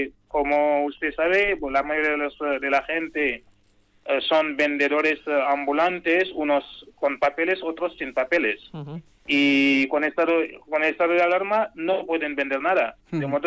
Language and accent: Spanish; Senegal; moved away as an adult; now in Vitoria, Spain; yo soy senegalés, vengo de Senegal y estoy aquí desde el año 2000.